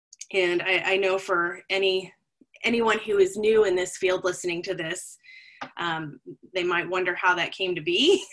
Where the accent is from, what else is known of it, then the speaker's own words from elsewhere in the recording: Alaska, United States; also born or lived in New York, United States; I am originally from Alaska, and so I started teaching. I taught public speaking for many years at the University of Alaska Fairbanks. And from there, I moved on to a college in upstate New York